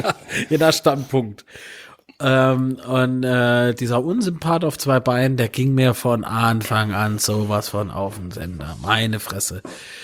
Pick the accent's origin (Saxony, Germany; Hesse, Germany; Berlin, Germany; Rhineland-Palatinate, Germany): Rhineland-Palatinate, Germany; Aber mir sind Pfälzer und mir der wird es.